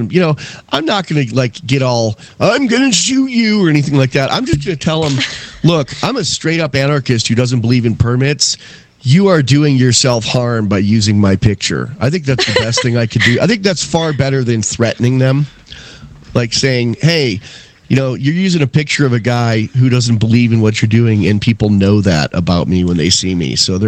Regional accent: Detroit, Michigan, United States; from Detroit, Rock City.

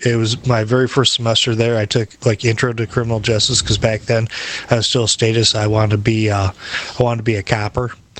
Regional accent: Detroit, Michigan, United States; I'm originally from the Detroit area

